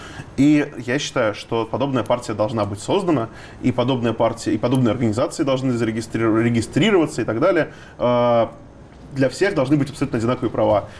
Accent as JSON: {"language": "Russian", "country": "Russia", "tie": "born or raised there", "said": "я себя ощущаю русским человеком. Я вырос в России, я говорю на русском языке, я изучаю русскую культуру, я очень близок с множеством русских там, традиций и так далее."}